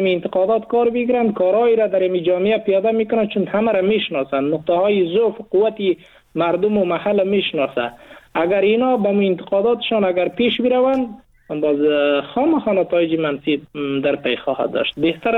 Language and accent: Persian; Afghanistan; به عنوان یک مسلمان، به عنوان یک افغان